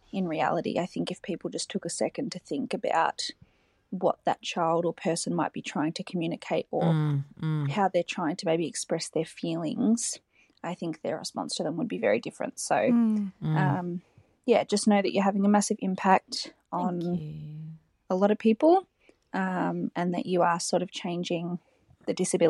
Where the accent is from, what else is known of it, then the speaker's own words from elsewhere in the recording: Melbourne, Victoria, Australia; I'm from Melbourne.